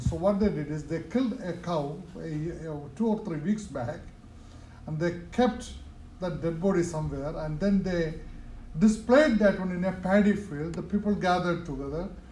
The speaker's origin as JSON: {"language": "English", "country": "India", "tie": "born or raised there", "said": "When I was growing up in India"}